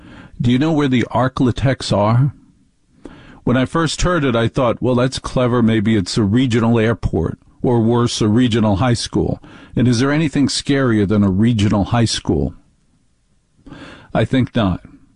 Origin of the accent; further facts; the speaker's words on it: New Jersey, United States; I grew up in North Jersey.